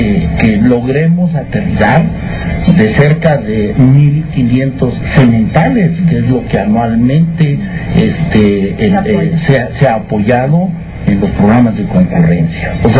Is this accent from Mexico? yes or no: yes; Aldama, Tamaulipas, Mexico; yo soy de campo, soy de Aldama